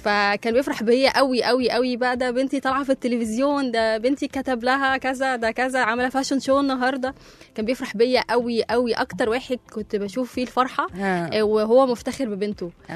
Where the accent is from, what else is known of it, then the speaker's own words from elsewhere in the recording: Zagazig, Sharqia Governorate, Egypt; انا اصلا من الزقازيق.